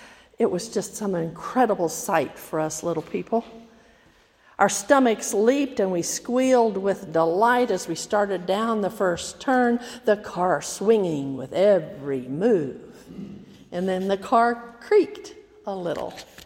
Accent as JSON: {"language": "English", "town": "Lenox", "region": "Iowa", "country": "United States", "tie": "born or raised there", "said": "The owners of the carnival were from my hometown, which at that time was in the southwest of Iowa. And every year during the 4th of July and a few days either before or after, they would come back to Lenox"}